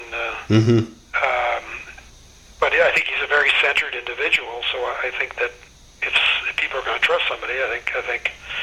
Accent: Oakland, California, United States; I think I grew up there. I mean, I was a kid from East Oakland, and I didn't have much experience in life, and except on the streets

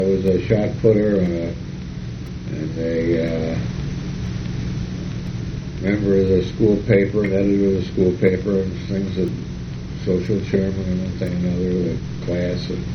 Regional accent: Rochester, New York, United States; Well, this was during the Depression. It started in 1929.

